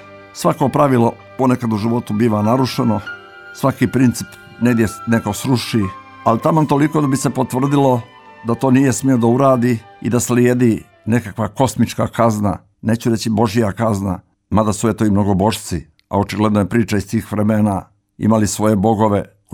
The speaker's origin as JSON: {"language": "Serbian", "town": "Morakovo", "region": "Nikšić Municipality", "country": "Montenegro", "tie": "born or raised there", "said": "U tom mom rodnom kraju, u Župi Niksićkoj, u selu Morakovu"}